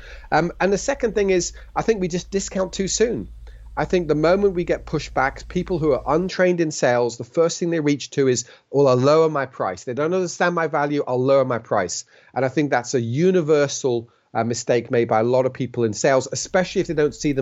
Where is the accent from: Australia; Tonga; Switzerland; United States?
Switzerland; also born or lived in United Kingdom; I was born in the United Kingdom to British parents. I was raised in Switzerland.